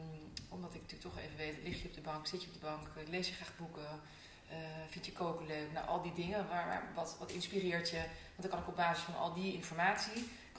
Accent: North Brabant, Netherlands; also born or lived in Rotterdam / Amsterdam; now in Aerdenhout, Netherlands; Ik ben geboren en getogen in Brabant. Via Rotterdam verhuisd naar Amsterdam. Uiteindelijk daar een gezin gesticht. Deze kant op verhuisd, Aardehout wonen nu.

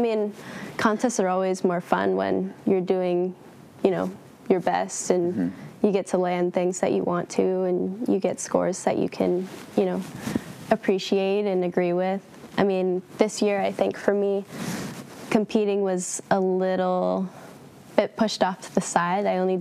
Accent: San Clemente, California, United States; I'm from San Clemente.

